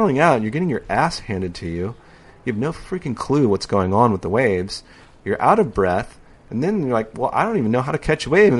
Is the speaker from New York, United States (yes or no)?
no; San Diego, California, United States; born or raised there